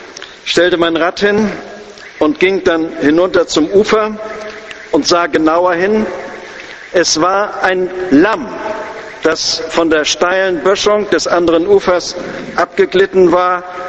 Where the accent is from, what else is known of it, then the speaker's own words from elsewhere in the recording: Lübeck, Schleswig-Holstein, Germany; an dem Kanal, der meine Heimatstadt Lübeck mit der Elbe verbindet